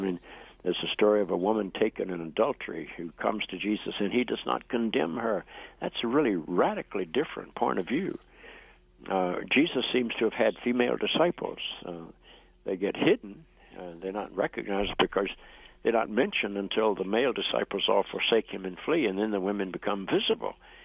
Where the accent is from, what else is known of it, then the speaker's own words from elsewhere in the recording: North Carolina, United States; when I was a child growing up in North Carolina, if a black person had come to my church, they would have been arrested for trespassing.